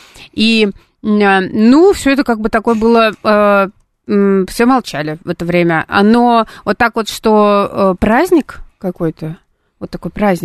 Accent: Leningrad, Saint Petersburg, Russia; И вообще, вот и я вот росла в Ленинграде, родилась и росла там.

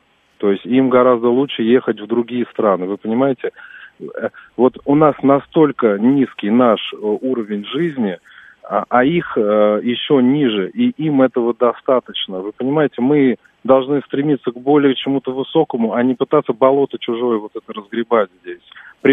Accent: Moscow, Russia; вот я москвич

